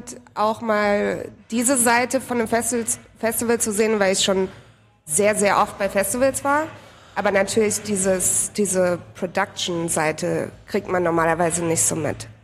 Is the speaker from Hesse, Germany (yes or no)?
no; Heidelberg, Baden-Württemberg, Germany; now in Berlin, Germany; Ursprünglich aus Heidelberg und seit 4 Jahren wohne ich in Berlin.